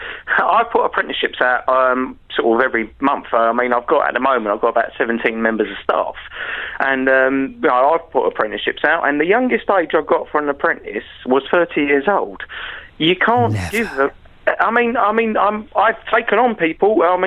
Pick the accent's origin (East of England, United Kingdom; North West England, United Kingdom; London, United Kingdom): London, United Kingdom; Walthamstow; Luckily it was in Walthamstow, my hometown.